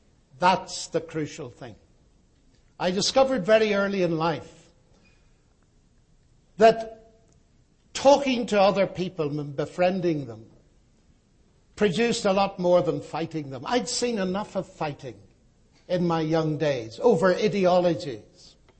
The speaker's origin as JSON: {"language": "English", "region": "Northern Ireland", "country": "United Kingdom", "said": "I come from Northern Ireland."}